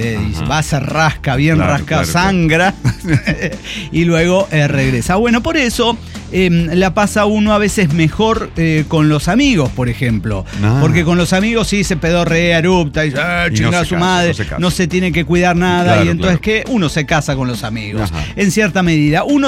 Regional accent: Toluca, State of Mexico, Mexico; Nosotros somos gente de Toluca.

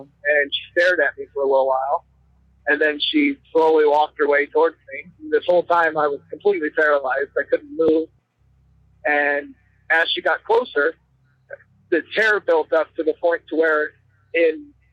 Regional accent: Iowa, United States; I'm from Iowa.

